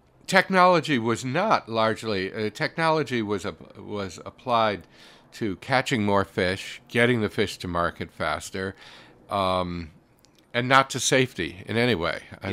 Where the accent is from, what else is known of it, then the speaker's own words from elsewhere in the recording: Hartford, Connecticut, United States; I was from Hartford. I didn't come from exactly a maritime family